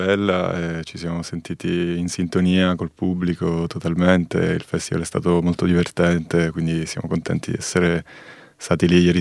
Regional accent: Palermo, Sicily, Italy; siamo tutti di Palermo, della provincia di Palermo, sì. Michele di Geracisiculo, che è in provincia, e noi siamo della città.

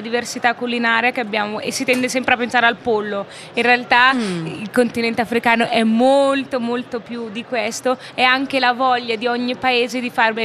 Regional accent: Ethiopia; Io sono originaria dell'Etiopia, ho sempre pensato che in quanto etiope

